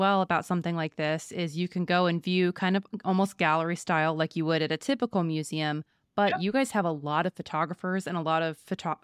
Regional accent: Nevada, United States; every time I tell someone I'm from Nevada, they instantly go, oh, Vegas.

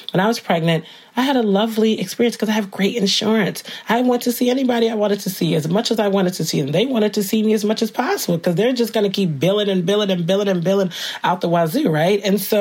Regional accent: New Jersey, United States; I've done a lot of work also in my home state of New Jersey

